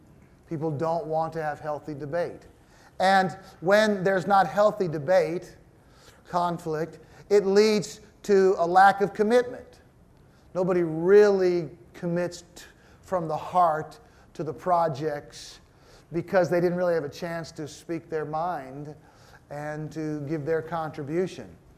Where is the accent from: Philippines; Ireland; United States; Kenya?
Philippines; So I just realized it's part of being Filipino. I'm trying to learn.